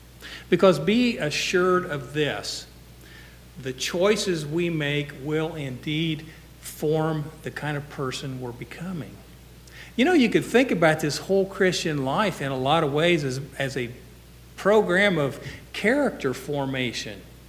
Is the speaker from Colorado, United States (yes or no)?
no; Markleville, Indiana, United States; You know, I come through my hometown of Markleville every day on the way to Newcastle.